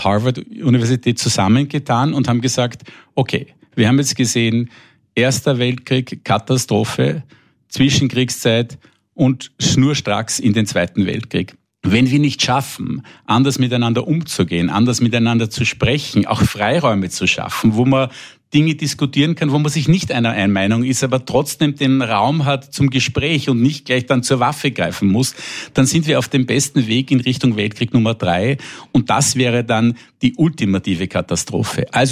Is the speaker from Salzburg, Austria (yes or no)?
yes; Salzburg, Austria; ganz lustig, weil eben ich in Salzburg aufgewachsen bin und das Schloss Leopoldskron kennt man natürlich als Salzburger